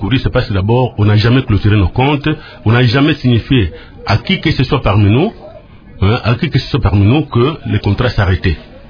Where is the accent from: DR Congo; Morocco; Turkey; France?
DR Congo; nous nous disons quand même nous aussi que nous sommes des Congolais.